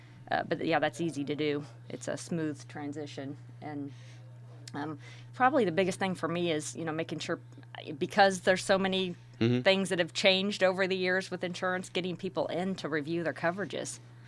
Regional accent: Riverton, Illinois, United States; knew I grew up in Riverton, which is a small town

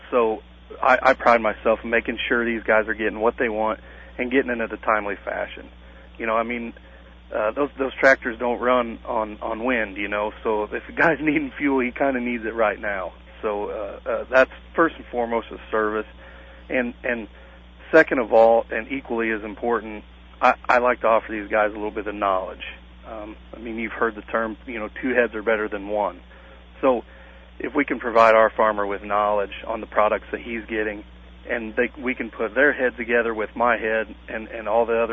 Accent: Palmyra, Illinois, United States; Well, previously born and raised in the Palmyra area, and I moved west of Modesto a couple years ago, so I didn't make it very far from where I was actually born and raised.

